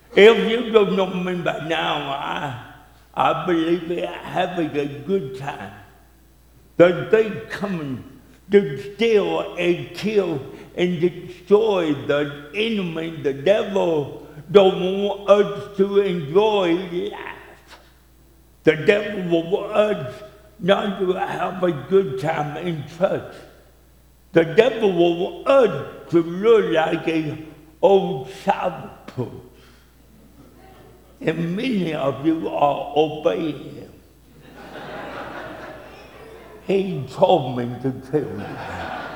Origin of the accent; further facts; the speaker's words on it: Tennessee, United States; Now I'm from Tennessee. I'm a hillbilly and a redneck.